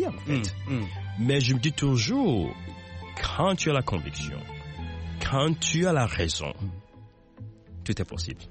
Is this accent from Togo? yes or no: yes; Lomé, Maritime, Togo; now in Omaha, United States